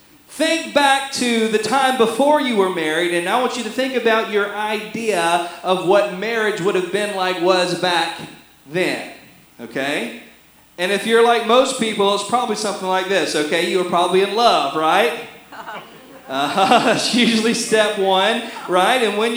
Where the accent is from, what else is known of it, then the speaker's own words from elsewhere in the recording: North Carolina, United States; In fact, growing up in North Carolina, I would always joke. I said, "I'll live anywhere. I'll live anywhere but Goldsboro.